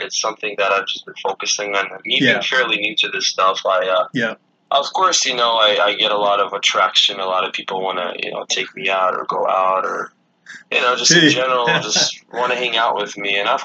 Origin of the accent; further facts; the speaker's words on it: Romania; I come from Romania, and people always say I give the vampire vibe.